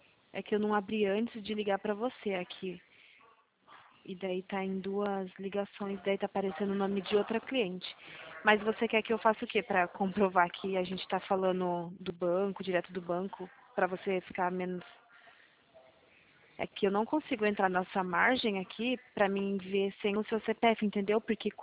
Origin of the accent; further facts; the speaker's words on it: São Paulo, Brazil; eu sou de São Paulo.